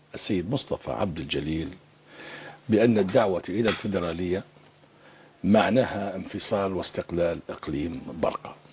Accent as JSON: {"language": "Arabic", "country": "Libya", "said": "ويهمني الشأن الليبي كليبي يعني"}